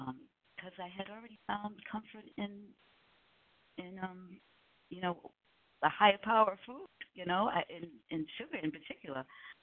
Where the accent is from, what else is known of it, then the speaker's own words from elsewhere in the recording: Rhode Island, United States; I'm originally from Rhode Island, my home, and love my friends in Rhode Island and my family. But I came from a big family